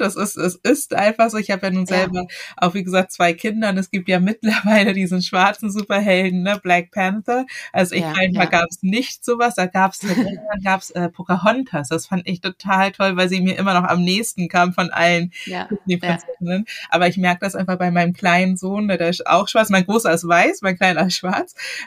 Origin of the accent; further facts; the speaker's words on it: Hamburg, Germany; ich bin nun in Hamburg aufgewachsen. Das ist eine relativ große, weltoffene Stadt. Dennoch war ich in meiner Klasse das einzige schwarze Kind.